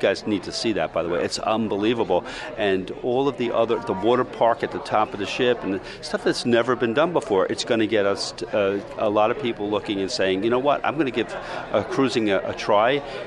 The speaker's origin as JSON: {"language": "English", "region": "New York", "country": "United States", "said": "As I'm a New Yorker"}